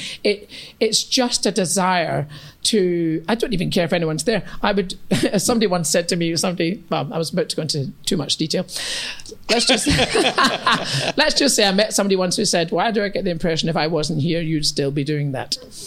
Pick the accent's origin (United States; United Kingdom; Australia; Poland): United Kingdom; East Kilbride, Scotland; growing up on East Kilbride, we listened to Motown.